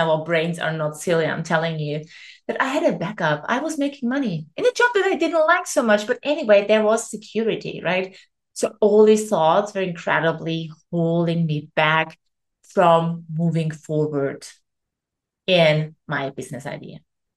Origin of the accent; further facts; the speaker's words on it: Vienna, Austria; moved away as an adult; I literally went and left my hometown Vienna. I left to Greece, took another corporate job in tourism